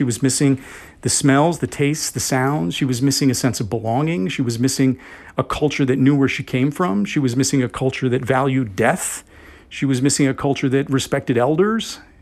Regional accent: Wisconsin, United States; And my feeling growing up in Wisconsin, you know, was, and Wisconsin has changed a lot over the years, but I didn't feel excluded.

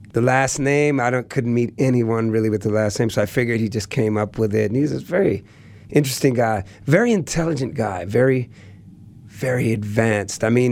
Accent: Great Barrington, Massachusetts, United States; now in Oakland, United States; I could understand white people. I was from Great Barrington, Massachusetts, man. I knew all about them.

